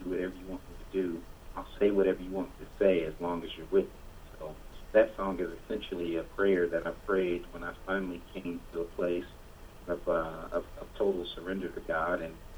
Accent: Detroit, Michigan, United States; also born or lived in Tulsa; I was born in Tulsa. I moved to Detroit. I basically grew up most of my adolescent years there, and then moved back to Tulsa.

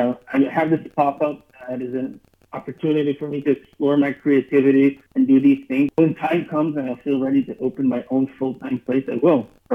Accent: Israel; I grew up in Israel.

